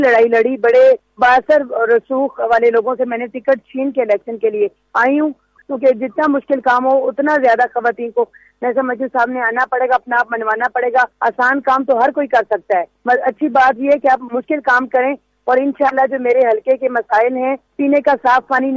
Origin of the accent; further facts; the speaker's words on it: Pakistan; میری پرورش میری پیدائش اسی علاقے کی ہے، اور میں چاہوں گی، میں نے بچپن سکول یہاں پیدل جا کے کچی گلیوں سے گندی نالیوں سے گزر کے میں گئی ہوں، پیدل میں وقار شاہ کالج گئی ہوں،